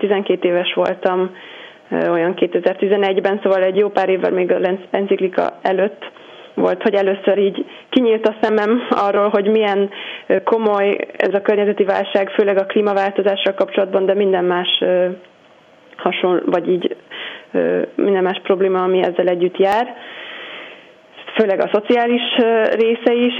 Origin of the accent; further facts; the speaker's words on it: United States; now in Paris, France; magyar-amerikai vagyok, tehát Amerikában születtem és nőttem föl, de a szüleim magyarok, és mindig hazajártunk nyáron, és Amerikában, Berkeleyben környezettudományt tanultam az egyetemen, és most pedig jelenleg Párizsban vagyok